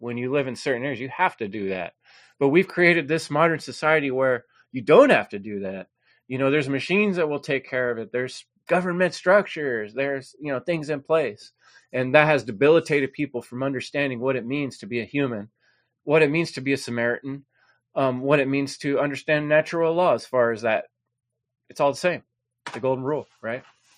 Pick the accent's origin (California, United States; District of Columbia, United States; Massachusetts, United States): California, United States; San Jose; I grew up in East San Jose, Silicon Valley, Bay Area, a bad neighborhood inside of that.